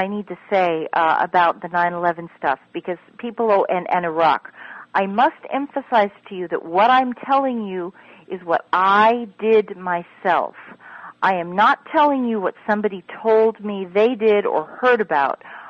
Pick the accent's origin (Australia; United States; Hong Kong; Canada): United States; Maryland; But I want you all to know that in my home state of Maryland